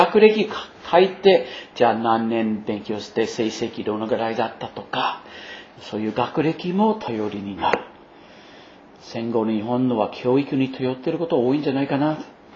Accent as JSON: {"language": "Japanese", "country": "United States", "second_language": "Japanese", "said": "まあアメリカ人としてそれはちょっと話すのはおかしいかもしれませんけど、でも本当に今はアメリカの国としての罪が増えてると感じますね。"}